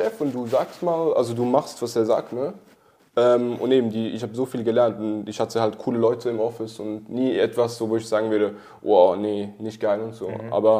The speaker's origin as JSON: {"language": "German", "country": "Switzerland", "said": "Ich bin aus der Schweiz, bin 21"}